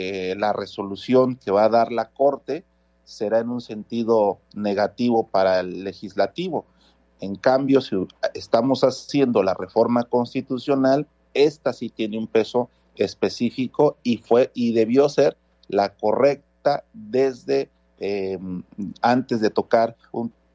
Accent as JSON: {"language": "Spanish", "country": "Mexico", "said": "me duele mucho como mexicano decirlo"}